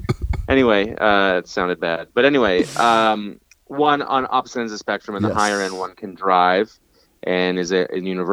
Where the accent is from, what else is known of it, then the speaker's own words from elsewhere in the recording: Ottawa, Ontario, Canada; now in New York, United States; I was like, I'm from Ottawa.